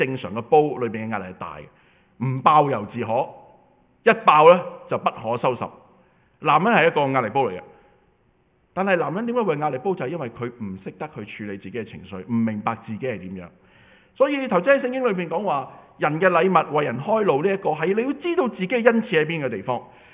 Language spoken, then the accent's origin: Cantonese; China; 咁我就用翻我哋中國人成日講啊